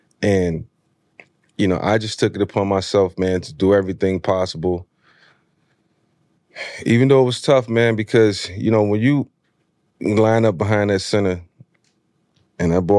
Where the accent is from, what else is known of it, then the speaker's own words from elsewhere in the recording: Newport News, Virginia, United States; I was a kid from Newport News, Virginia, mm-hmm. who didn't come up with anything.